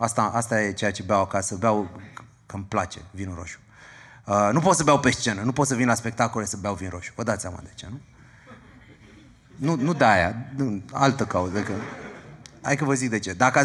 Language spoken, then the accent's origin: Romanian; Bucharest, Romania; Zic, da, știu, dar eu sunt din București